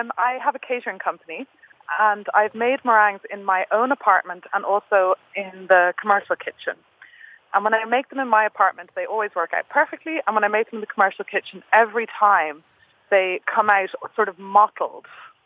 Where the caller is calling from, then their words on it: Ireland; I'm calling from Ireland.